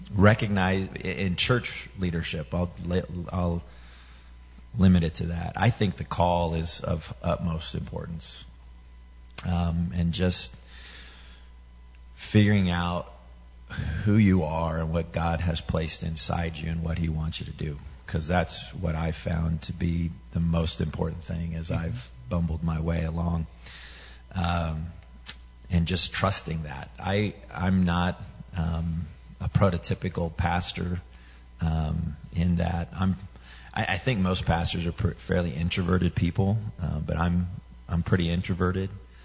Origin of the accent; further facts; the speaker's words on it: Denver, Colorado, United States; I go to my home church that I grew up in Denver called Cherry Hills Community Church, and it's a church of 6,000 people, and it's this huge auditorium. My folks are still there.